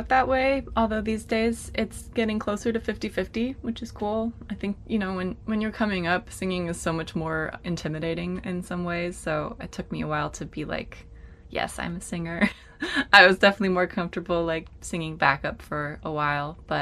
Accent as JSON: {"language": "English", "town": "San Francisco", "region": "California", "country": "United States", "tie": "born or raised there", "lives_now": "Berkeley, United States", "said": "Well, so I grew up in San Francisco. I live in Berkeley now, which is just across the Bay Bridge in the East Bay."}